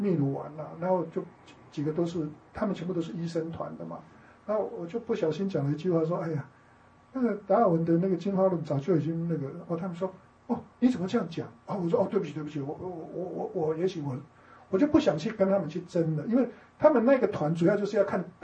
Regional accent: Taiwan; accent: Taiwanese Mandarin; 你捏我打我杀我都一样是讲台湾国语啊

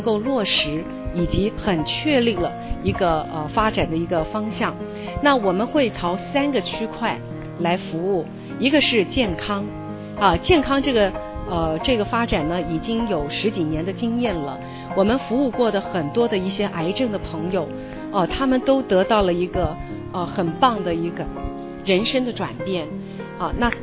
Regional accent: Taiwan; 那我是从台湾来的。

